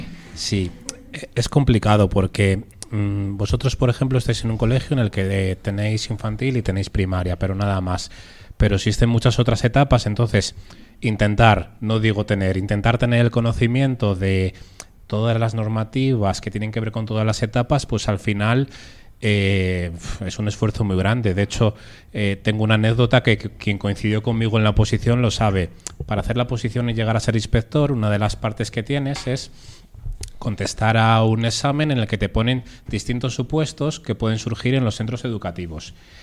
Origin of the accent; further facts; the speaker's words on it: Salamanca, Castile and León, Spain; yo no me quería ir muy lejos de mi tierra, de Salamanca.